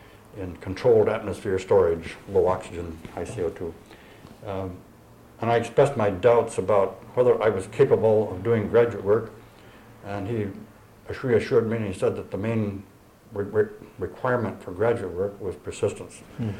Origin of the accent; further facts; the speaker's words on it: Clyde, New York, United States; she took a job teaching home economics in my hometown of Clyde.